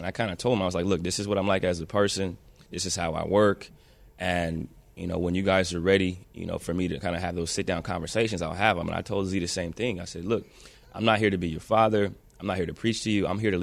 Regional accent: Ohio, United States; I'm from Ohio. It's cold out there, man.

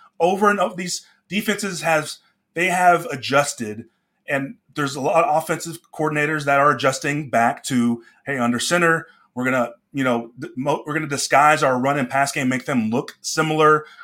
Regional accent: Dallas, Texas, United States; My woof is I grew up in Dallas.

